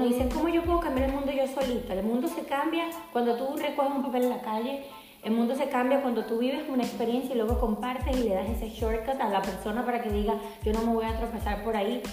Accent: Venezuela; somos mujeres y porque somos venezolanas y latinas

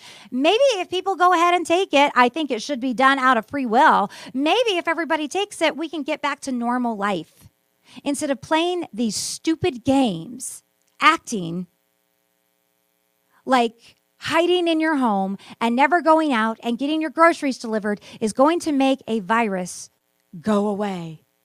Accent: Nevada, United States; My home state of Nevada right here is suffering because of it.

